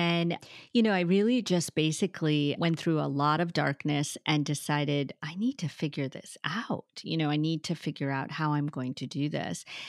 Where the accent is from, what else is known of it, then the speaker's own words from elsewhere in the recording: United States; I'm Sikh American, so we wore turbans. The boys in my family wear turbans. I have long hair, and we were ostracized and harassed and teased our whole life, and even death threats, everything.